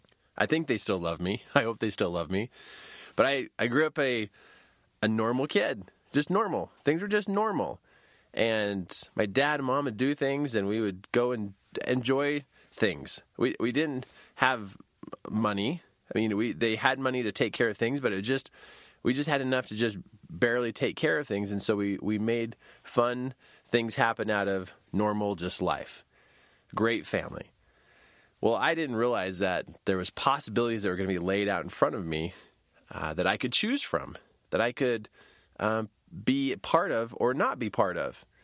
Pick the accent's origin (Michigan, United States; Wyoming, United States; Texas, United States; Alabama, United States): Wyoming, United States; Lander; I grew up in Lander, Wyoming. And oldest of six